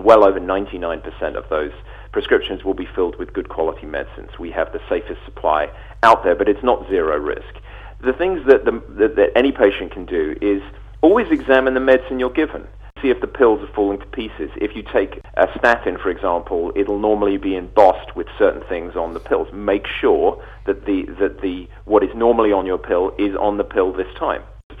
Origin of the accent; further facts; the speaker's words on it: United Kingdom; now in United States; I'm a Brit living in America.